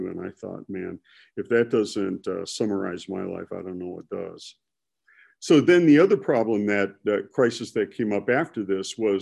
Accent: Milwaukee, Wisconsin, United States; But growing up in Milwaukee, you learn skills.

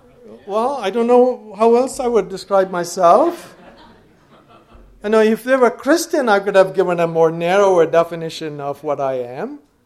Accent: India; born there; I was born in India.

